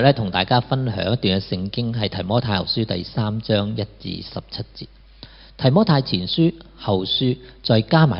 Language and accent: Cantonese; China; 我哋中国人或者俗语会咁讲